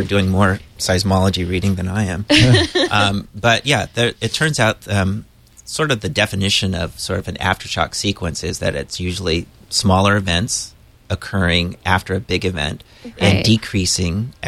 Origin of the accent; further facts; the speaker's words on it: California, United States; born there; I was born in the Bay Area.